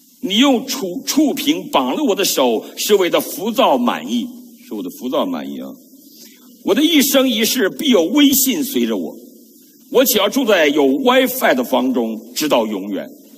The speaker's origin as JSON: {"language": "Chinese", "region": "Northeast China", "country": "China", "said": "我们东北穿那个棉袄棉裤，那厚到什么程度啊，我妈妈小时候给我做的棉裤不用穿，往这一立能自己能站住"}